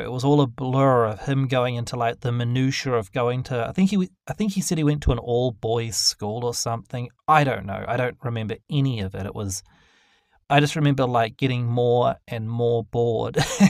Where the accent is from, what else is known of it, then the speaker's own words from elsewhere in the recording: New Zealand; Like, I grew up in New Zealand, obviously, not to repeat something that you all know